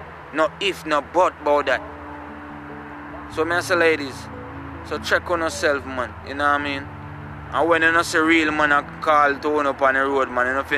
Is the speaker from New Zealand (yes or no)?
no; Jamaica; And you see me, ladies, as a Jamaican man, I don't depend on girl, you know, because I grow different.